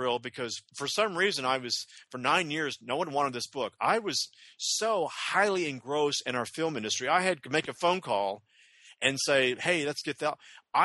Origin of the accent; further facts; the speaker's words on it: Southern US, United States; And it's funny, too, because, you know, I'm from the South.